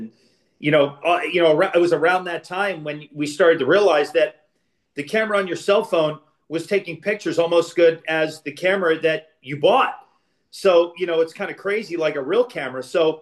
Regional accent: Philadelphia, Pennsylvania, United States; now in Pittsburgh, United States; And when I live in Pittsburgh, I tell people I'm from Philly.

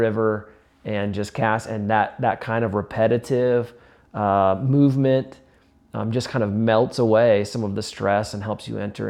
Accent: Iowa, United States; also born or lived in Kansas City; So like I grew up in Iowa. We moved from Kansas City, but I grew up in Iowa and fished in Minnesota all the time.

